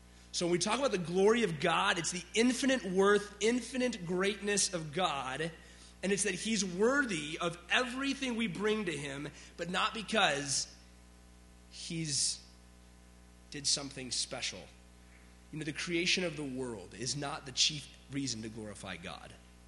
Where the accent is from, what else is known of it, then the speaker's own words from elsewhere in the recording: Chicago, Illinois, United States; I grew up in Chicago, and we used to make fun of the Cubs fans